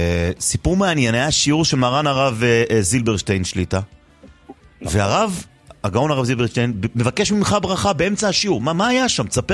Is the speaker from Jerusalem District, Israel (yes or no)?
yes; Jerusalem, Jerusalem District, Israel; אחי, אני ירושלמי